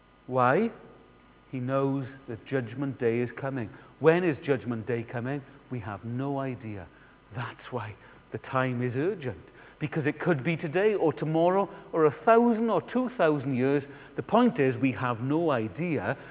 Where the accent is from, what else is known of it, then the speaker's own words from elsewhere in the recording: United Kingdom; We're British. We know how to start a conversation.